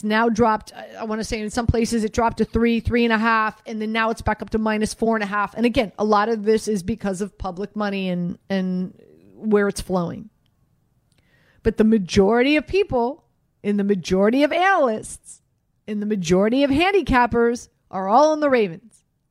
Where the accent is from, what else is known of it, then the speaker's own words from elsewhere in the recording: Miami, Florida, United States; I'm growing up in Miami. I'm a big Miami Dolphins fan, and I want to see Tua do well.